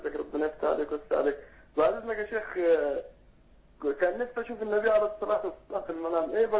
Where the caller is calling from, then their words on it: Alexandria, Alexandria Governorate, Egypt; ومشايخ الدعوه عندنا في الاسكندريه